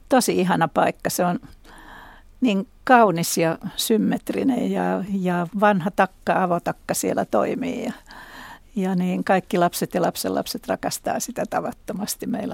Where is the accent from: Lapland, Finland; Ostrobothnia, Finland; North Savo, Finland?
Ostrobothnia, Finland; Vaasa; born there; Niin, synnyin Vaasassa.